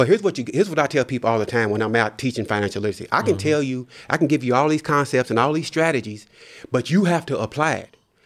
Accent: Lexington, Kentucky, United States; I'm a native of Lexington, Kentucky. I grew up in the East End area.

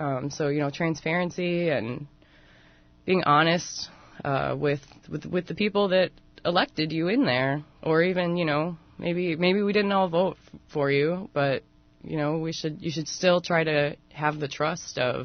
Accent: Illinois, United States; I grew up in Northern Illinois, not Chicago. I received a degree from Illinois State University.

